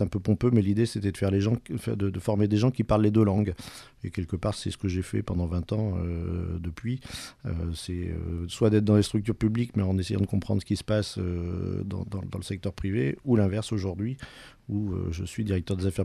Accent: Armentières, Hauts-de-France, France; born there; Je suis né à Armentières.

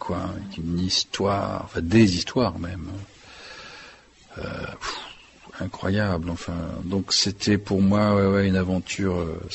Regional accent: France; je suis à moitié belge, je suis français

